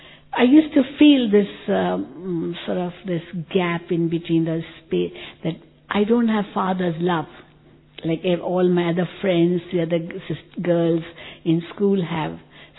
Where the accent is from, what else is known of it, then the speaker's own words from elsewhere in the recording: Mumbai, Maharashtra, India; born there; I was born in Bombay.